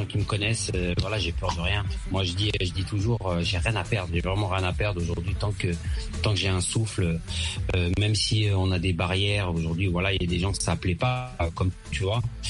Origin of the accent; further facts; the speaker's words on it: Algeria; je suis algérien, franco-algérien